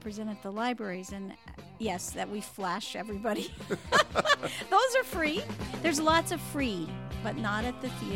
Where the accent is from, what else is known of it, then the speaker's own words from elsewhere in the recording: Palm Beach, Florida, United States; Because this is my hometown.